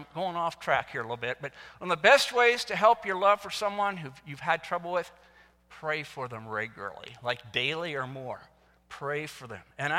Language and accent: English; Indiana, United States; now in Virginia, United States; That's a Virginia expression I've learned. I'm actually from Indiana. We don't say y'all. We say you all.